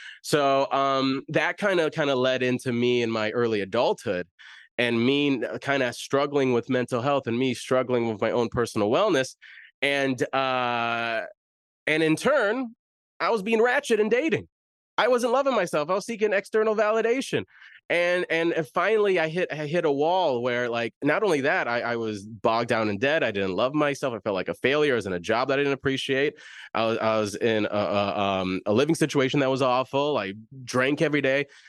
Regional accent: Chicago, Illinois, United States; I'm from Southside Chicago, oldest of 10 siblings. I grew up in the hood.

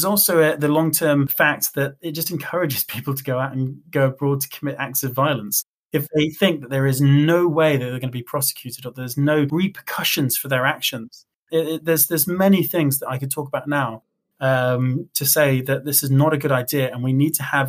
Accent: United Kingdom; I'm a British man who believes in democracy, secular values, rights for people

